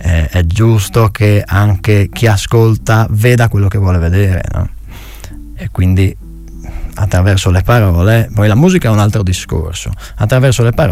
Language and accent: Italian; Bordano, Friuli-Venezia Giulia, Italy; also born or lived in Gemona; io sono di Bordano, mezzo e mezzo, mezzo Bordano, mezzo Gemona, gli altri sono quasi tutti di Gemona, a parte due di Artegna.